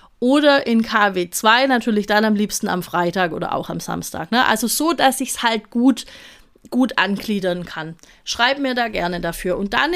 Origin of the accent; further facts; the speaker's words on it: Stuttgart, Baden-Württemberg, Germany; Ich komme ja so aus dem Raum Stuttgart, ne? Großraum Stuttgart.